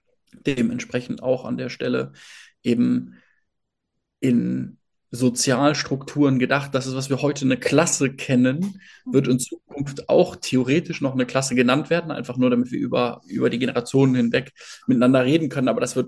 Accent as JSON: {"language": "German", "country": "Belgium", "tie": "born or raised there", "said": "Ich bin eigentlich in Belgien aufgewachsen und verstehe es, habe aber Deutsch und Französisch gehabt in der Schule und zu Hause und Englisch dann noch."}